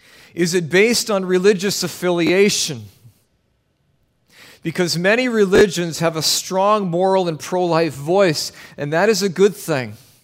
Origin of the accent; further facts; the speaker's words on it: Canada; Well, I'm from Canada.